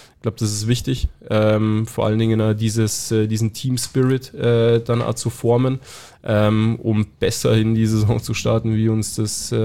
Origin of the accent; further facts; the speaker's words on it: Bavaria, Germany; Also ich komme halt von einem bayerischen Dorf, würde ich jetzt mal sagen.